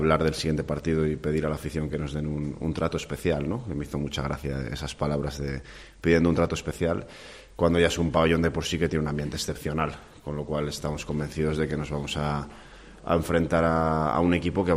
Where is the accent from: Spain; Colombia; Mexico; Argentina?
Spain; Valladolid, Castile and León; Soy vallisoletano, pero nací en León, mi familia materna es de León